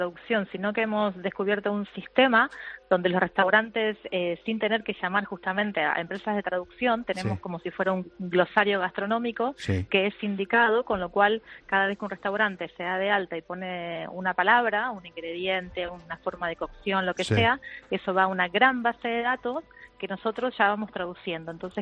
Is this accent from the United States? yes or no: no; Argentina; now in Barcelona, Spain; que yo soy argentina, como te darás cuenta.